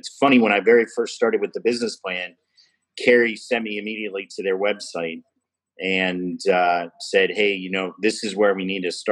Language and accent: English; Maryland, United States; Carrie and I grew up in Montgomery County, but we've been in Frederick County the better part of the last 20 years.